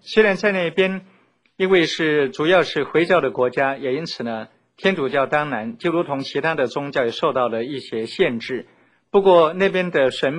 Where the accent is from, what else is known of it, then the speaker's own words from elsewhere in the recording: China; 我想这个就是我们中国人的一种习性了